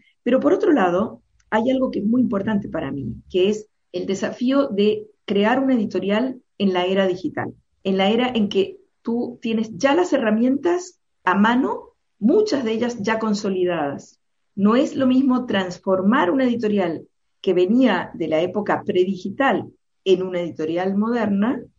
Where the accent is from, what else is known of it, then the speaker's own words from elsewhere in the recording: Argentina; also born or lived in Chile / Spain; Yo nací en Chile. Me he criado en Argentina y viví buenos años de mi adolescencia en España